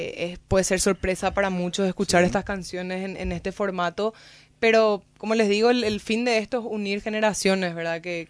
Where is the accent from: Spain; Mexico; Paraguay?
Paraguay; nosotros también como paraguayos tenemos que tener también nosotras nuestras canciones